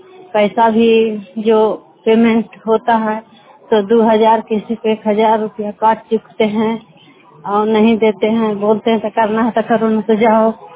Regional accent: Bihar, India; मैं बिहार के रहने वाला हूँ, बांस गांव में रहते हैं।

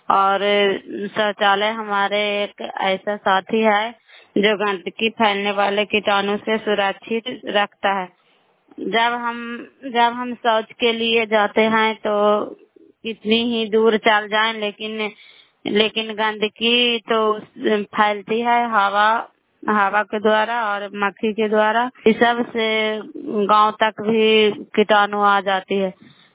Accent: Bihar, India; नालंदा जिला कराय ब्लॉक के निवासी हूँ।

